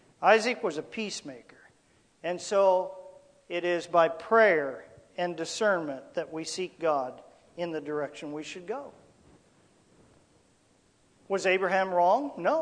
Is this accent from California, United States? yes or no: no; Roseburg, Oregon, United States; now in Dallas, United States; Before I came here, I was born and raised in Roseburg. I dug a lot of wells in Roseburg, my hometown.